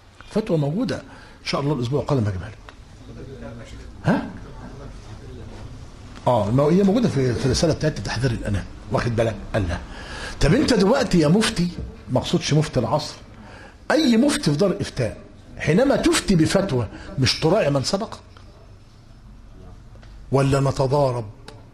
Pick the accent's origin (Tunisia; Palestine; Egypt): Egypt; انا مش غريب عن مصر، ده انا من مصر ومن قريه كان فيها من البدع ما لا يخطر لك على بال.